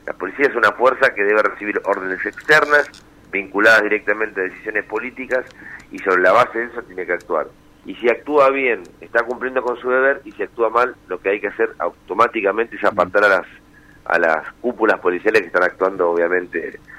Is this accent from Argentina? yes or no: yes; Santa Fe, Argentina; si a nosotros como vecinos o como santafesinos o rosarinos nos interesa los gestos o nos interesan los resultados